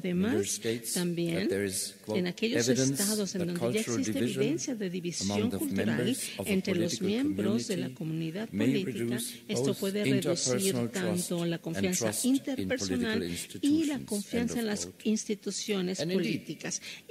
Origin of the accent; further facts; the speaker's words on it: Frankfurt, Hesse, Germany; Spanish is a second language; yo soy de Frankfurt